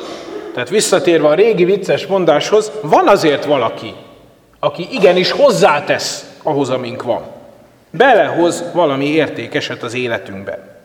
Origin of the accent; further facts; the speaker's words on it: Békéscsaba, Békés, Hungary; Békéscsabán, ahol felnőttem